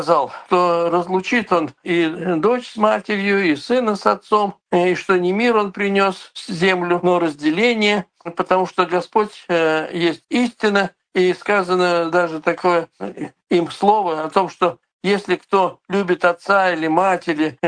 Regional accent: Kazakhstan; Я знаю сам из Казахстана, поэтому знаю такие случаи

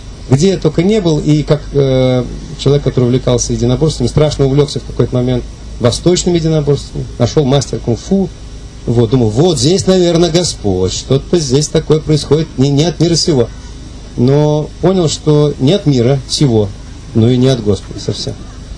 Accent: Moscow, Russia; Я сам родился и вырос в Москве.

